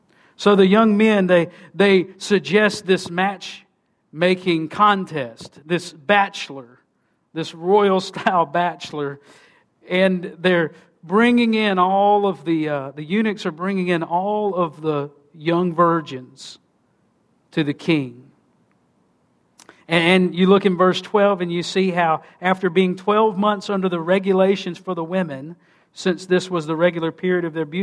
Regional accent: Mississippi, United States; Now, I'm from Mississippi, and we have a phrase for that.

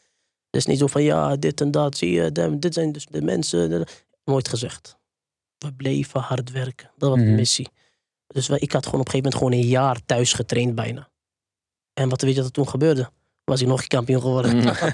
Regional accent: Utrecht, Netherlands; Ook in de cultuur of in de gemeenschap waar ik vandaan kom, uit Utrecht, in de wijk Overvecht.

